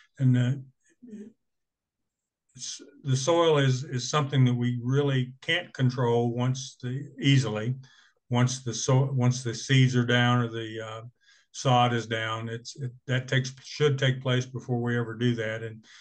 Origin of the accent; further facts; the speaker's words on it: Midwest, United States; now in Colorado, United States; I'm a transplant, as many people are. I came from the East Midwest, 45 inches of rain a year or more. I did not know a person. I knew no one who had in-ground irrigation when I moved out here to Colorado.